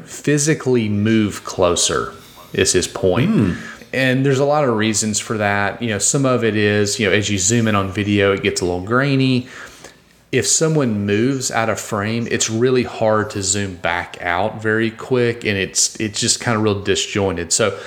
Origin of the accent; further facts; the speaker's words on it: Mississippi, United States; growing up in Mississippi, I'm a big Ole Miss fan